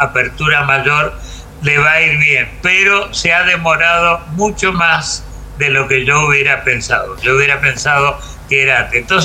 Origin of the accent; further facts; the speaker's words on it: Mendoza, Argentina; Claro, yo soy mendocino